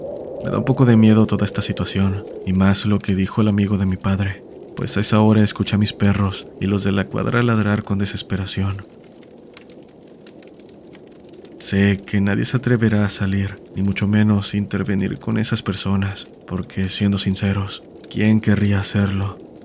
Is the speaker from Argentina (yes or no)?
no; San Pedro, Dominican Republic; Hola comunidad, soy de República Dominicana. … actualmente vivo en la ciudad de La Romana. Recuerdo que durante mi infancia viví en San Pedro, en una casa grande de madera